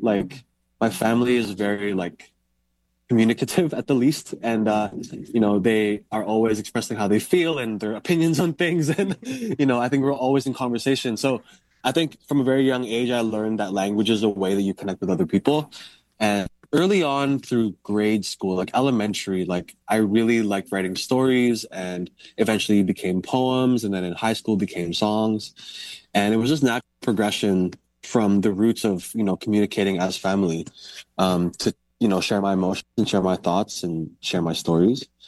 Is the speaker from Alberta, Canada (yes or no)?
no; Vancouver, British Columbia, Canada; also born or lived in Surrey; I was born in a hospital, but I was born on, I basically grew up on Fraser Street. I actually did all my grade school in Surrey, actually, but then I moved back with my extended family after I graduated high school, and I've been in Vancouver ever since, East Vancouver ever since.